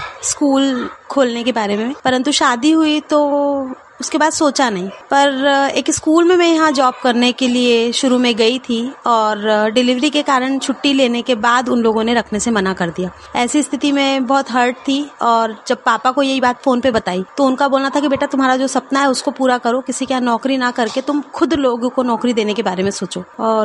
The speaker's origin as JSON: {"language": "Hindi", "town": "Khandwa", "region": "Madhya Pradesh", "country": "India", "said": "खंडवा के रहने वाली हूँ।"}